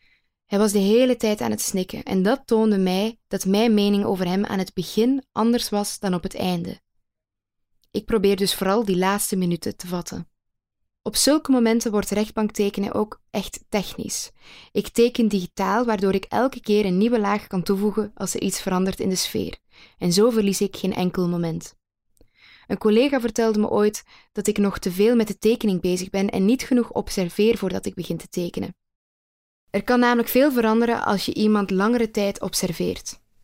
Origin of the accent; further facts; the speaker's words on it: Limburg, Netherlands; ik kom zelf uit Limburg, vlakbij de Brunsummerheide, waar Nicky Verstappen verdween.